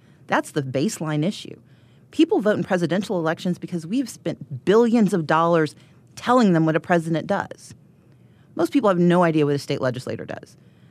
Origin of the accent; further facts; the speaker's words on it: Georgia, United States; And I'm from Georgia.